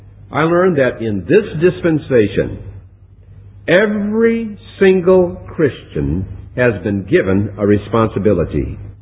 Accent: Hinckley, Minnesota, United States; When I was just a boy growing up in Hinckley, Minnesota, I heard the gospel preached from our church.

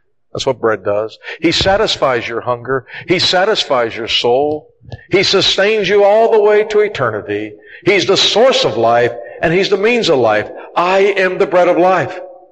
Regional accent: Pittsburgh, Pennsylvania, United States; born there; You understand, I was born in Pittsburgh, all right?

